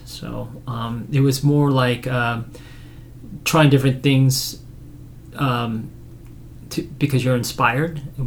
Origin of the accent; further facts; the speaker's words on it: Palos Verdes, California, United States; also born or lived in Seoul, South Korea / Los Angeles; I was born in Seoul, South Korea. And I grew up in Palos Verdes. And I got the heck out of Palos Verdes. And then I lived in L.A.